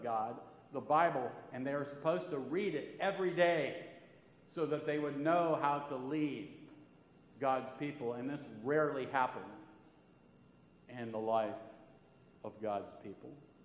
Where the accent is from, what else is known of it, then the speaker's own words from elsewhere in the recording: United States; Now, as an American, I feel like somehow it's my obligation to eat a bag of Brock's candy corn made with real honey every October